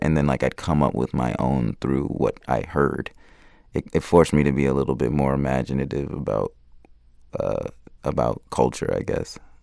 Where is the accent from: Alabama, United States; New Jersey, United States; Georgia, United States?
Georgia, United States; Stone Mountain; I grew up in a suburb called Stone Mountain. Yeah, it's up like east of Atlanta.